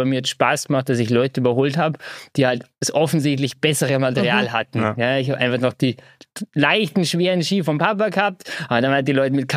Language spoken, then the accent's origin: German; Bad Reichenhall, Bavaria, Germany; Ja, also ich bin … Ich komme aus dem Süden Deutschlands, aus dem Berchtesgadener Land, genau gesagt aus Reichenhall.